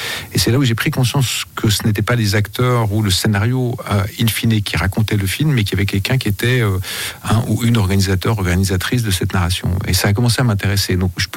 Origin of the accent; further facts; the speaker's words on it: Switzerland; J'ai de la peine à me définir comme suisse. Ça me fait toujours, c'est drôle, un petit coup au cœur quand on me dit que je suis suisse, réalisateur suisse à l'étranger.